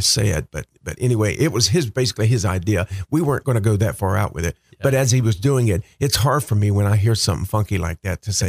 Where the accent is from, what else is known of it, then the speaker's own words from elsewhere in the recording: Warsaw, North Carolina, United States; growing up in North Carolina in a little small home, in Warsaw when I was growing up, I heard … cut of the song.